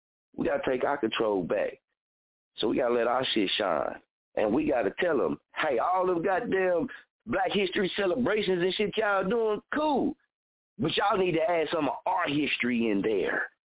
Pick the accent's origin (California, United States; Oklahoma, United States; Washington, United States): Oklahoma, United States; Muskogee; Wherever you from where you from. I'm from Muskogee, Oklahoma.